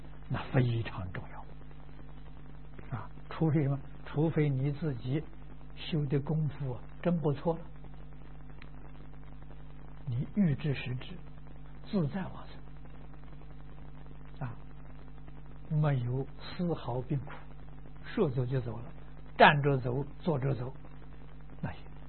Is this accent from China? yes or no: yes; China; 我们是中国人叫灵魂啊